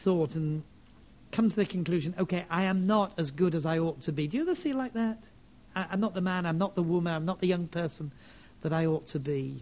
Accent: Yorkshire and the Humber, United Kingdom; I really should have bought one, but it was £1.50, and I am from Yorkshire.

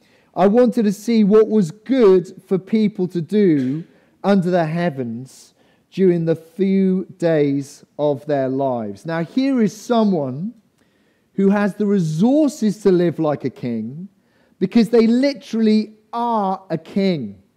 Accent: Cardiff, Wales, United Kingdom; I remember growing up in Cardiff, and again, I'm not dwelling on being Welsh today.

